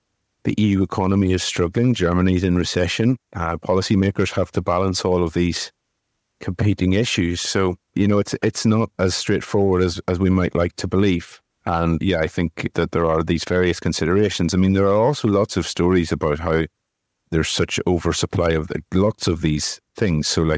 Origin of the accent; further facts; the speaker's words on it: Ireland; I mean, I'm from Ireland as well